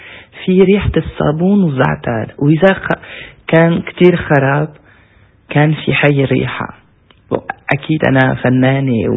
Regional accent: Syria

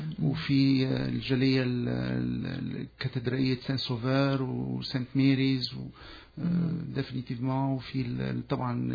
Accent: Egypt; لا صراحة أنا كبرت كبران في مصر

